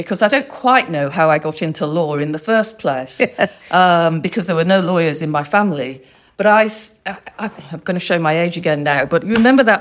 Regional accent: London, United Kingdom; born there; I was born in London.

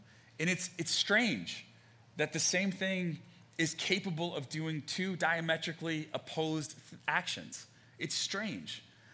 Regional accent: Texas, United States; I grew up in East Texas, so I heard this kind of thing growing up a lot.

